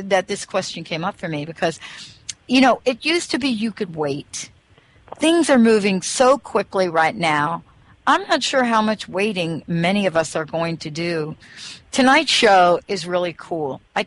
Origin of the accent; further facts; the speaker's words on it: New York, United States; And when I was 5 years old, I grew up in the Bronx.